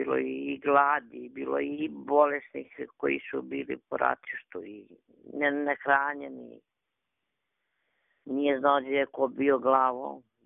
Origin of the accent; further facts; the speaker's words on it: Junake, Republika Srpska, Bosnia & Herzegovina; Iz sela Junake.